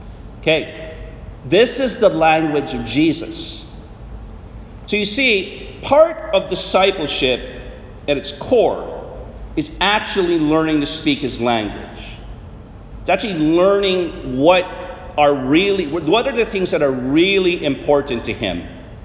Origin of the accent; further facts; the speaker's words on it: Arlington, Virginia, United States; It's interesting, I told you that I come from the Arlington, Virginia area.